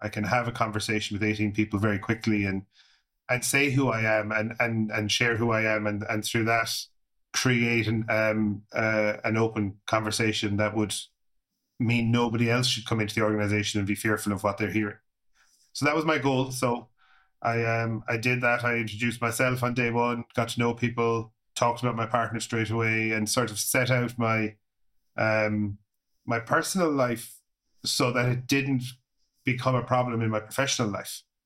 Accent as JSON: {"language": "English", "town": "Limerick", "region": "Munster", "country": "Ireland", "said": "A bit about myself and my background. I'm from Limerick."}